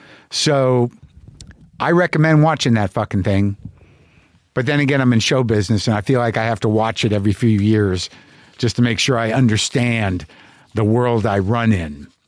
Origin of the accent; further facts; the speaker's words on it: Albuquerque, New Mexico, United States; I grew up in Albuquerque, New Mexico.